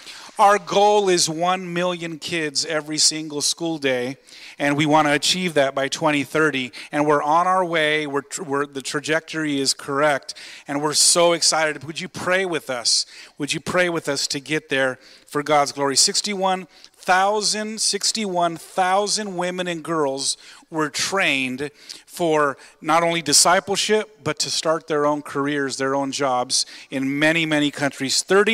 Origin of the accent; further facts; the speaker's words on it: Washington, United States; I grew up in Washington State in farm country, and there was no such thing as a barn that was just there for decoration.